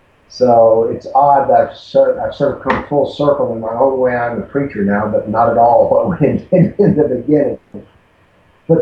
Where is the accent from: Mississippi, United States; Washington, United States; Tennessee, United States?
Tennessee, United States; I was raised basically in Tennessee in what you would call Appalachia, a very small community of about 250 people.